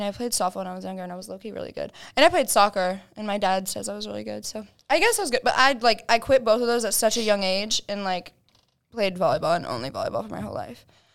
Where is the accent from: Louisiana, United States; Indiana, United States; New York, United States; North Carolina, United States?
Indiana, United States; Brownsburg; I am from Brownsburg, Indiana. I have 4 siblings, 3 sisters, 1 brother, and the brother's the youngest.